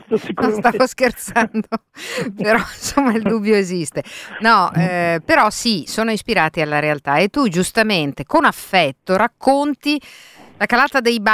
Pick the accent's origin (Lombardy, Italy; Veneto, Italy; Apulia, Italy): Lombardy, Italy; Milan; Vieni a Baggio se hai coraggio, così recita un adagio molto popolare dalle mie parti, e Baggio è il mio quartiere, estrema propaggine occidentale di Milano.